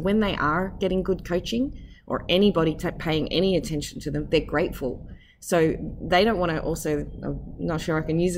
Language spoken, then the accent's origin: English; Australia; growing up in Australia, cricket was a big sport